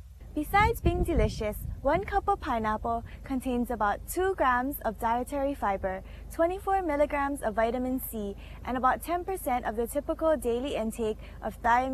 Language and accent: English; Hawaii, United States; from Hawaii